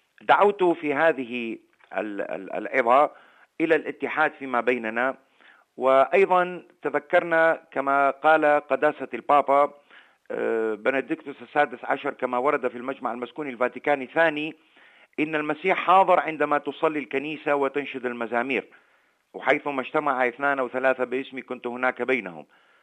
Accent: Iraq; born there; نحن كما تعلمون سكان البلاد الأصليين، نحن ولدنا في العراق، وهذا هو بلدنا، وهذه هي أرضنا، والعراق هو كنيستنا، وأعطينا شهادة حية عن إيماننا المسيحي في العراق

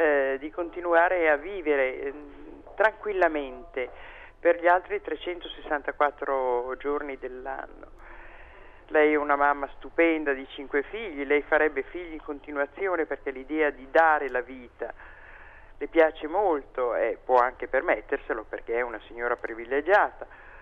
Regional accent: Milan, Lombardy, Italy; Io sono milanese, vivo a Milano, conosco l'Interland, la Brianza

